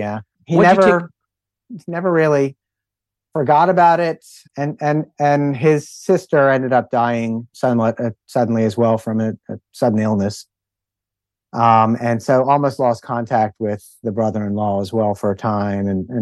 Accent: Philadelphia, Pennsylvania, United States; We grew up in Philadelphia as well

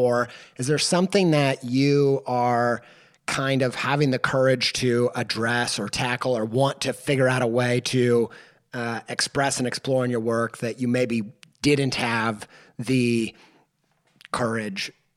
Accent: Indiana, United States; You know, I grew up in Indiana in the Bible Belt

